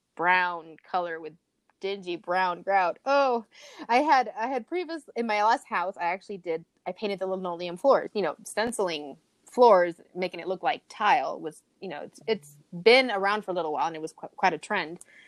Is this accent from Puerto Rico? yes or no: yes; Puerto Rico; Maybe it's because I'm from Puerto Rico.